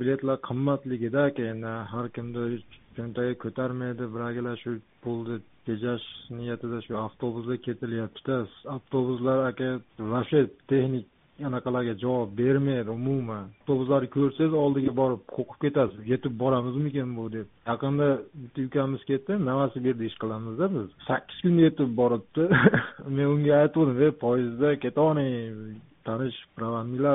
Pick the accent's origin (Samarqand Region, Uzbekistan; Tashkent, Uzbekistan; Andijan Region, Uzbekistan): Andijan Region, Uzbekistan; Andijan; Hozir ko'pchilik Andijonda yashayman, Andijonlikman aka.